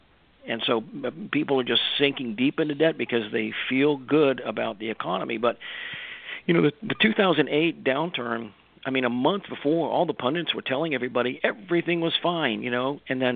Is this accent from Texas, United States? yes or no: no; Virginia, United States; I grew up on Little Creek Amphibious Base, which is the home of SEAL Team 2. I spent most of my developing years there